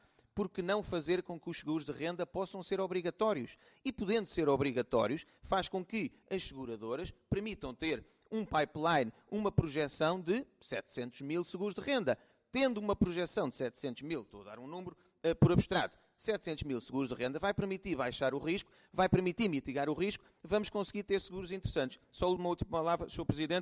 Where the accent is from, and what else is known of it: Portugal